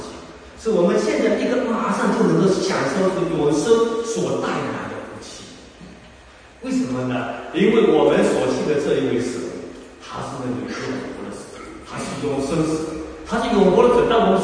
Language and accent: Chinese; China; moved away as an adult; now in Australia; 我们都是中国过来的